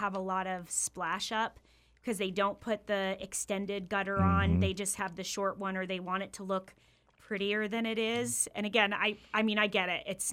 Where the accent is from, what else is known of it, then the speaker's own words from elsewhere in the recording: Alaska, United States; growing up in Alaska, you and I both know it can go from 40 above to 40 below in a day.